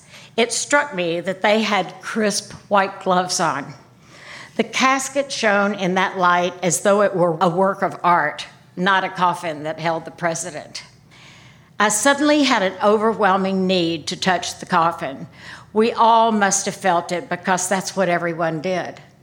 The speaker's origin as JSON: {"language": "English", "town": "Pine Bluff", "region": "Arkansas", "country": "United States", "said": "Once they learned I was from the Deep South, and had gone off to college from Pine Bluff, Arkansas in 1957, when Little Rock Central High School was integrated, they had lots of questions."}